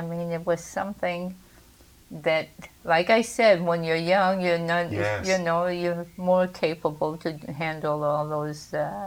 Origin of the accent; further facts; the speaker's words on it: New Hampshire, United States; I'm from New Hampshire, and we moved. My sister and I went there to Massachusetts to get work